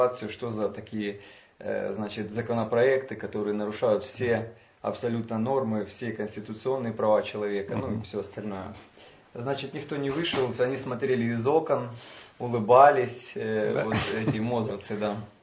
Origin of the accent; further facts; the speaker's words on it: Kharkiv, Kharkiv Oblast, Ukraine; Не, я из Харькова, но был в Киеве.